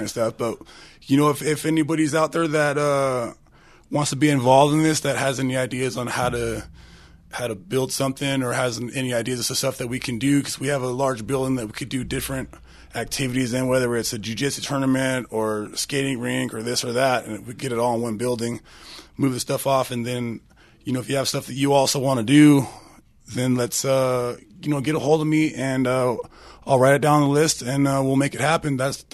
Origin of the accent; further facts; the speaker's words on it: California, United States; now in Aspen, United States; I came from California out here